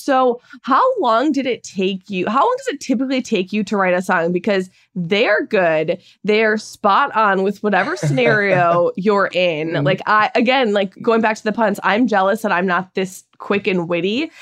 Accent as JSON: {"language": "English", "region": "Midwest", "country": "United States", "said": "Where in Wisconsin? Because I'm from the Midwest."}